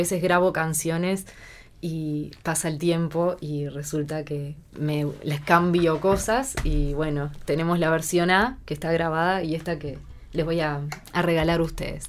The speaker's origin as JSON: {"language": "Spanish", "town": "Las Piedras", "region": "Canelones", "country": "Uruguay", "lives_now": "Montevideo, Uruguay", "said": "yo también compuse desde mi lugar como residente en Montevideo, porque soy de Las Piedras"}